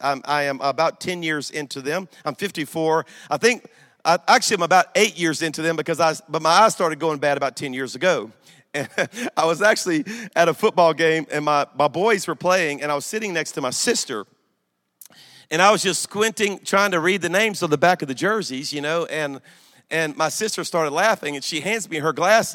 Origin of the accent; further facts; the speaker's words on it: Louisiana, United States; Let me just say, I'm from Louisiana, okay? So I see humor in things few people see humor